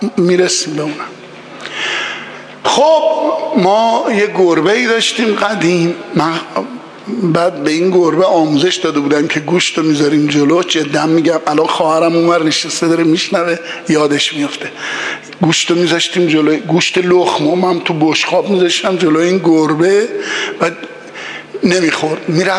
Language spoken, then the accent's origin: Persian; Iran; ما ایرانیام چون مردم باهوش، خردمند، خردورز و متمدن و متجددی بودیم